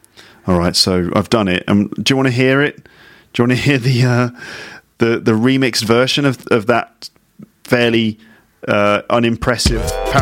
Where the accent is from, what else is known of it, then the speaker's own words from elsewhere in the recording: United Kingdom; accent: received pronunciation; But my accent is, let's call it received pronunciation, which is a form of British accent that doesn't have regional variations.